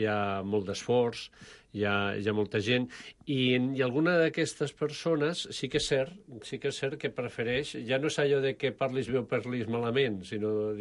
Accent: Mataró, Catalonia, Spain; also born or lived in Huesca; Jo m'he criat a Mataró. Jo m'he criat a Mataró, he nascut a Huesca, m'he criat a Mataró, he viscut per tot Espanya i tal. No? Si d'algun lloc soc, és de Mataró.

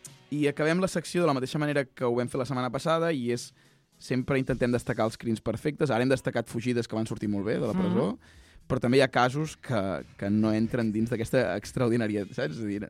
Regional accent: Ripoll, Catalonia, Spain; Això a Ripoll, que soc de Ripoll, en diem fer margeres.

